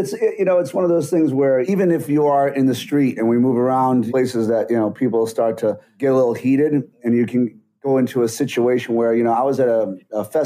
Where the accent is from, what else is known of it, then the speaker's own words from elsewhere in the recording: Boston, Massachusetts, United States; I grew up in Boston in a very, you know, like Irish neighborhood where fighting was kind of a thing.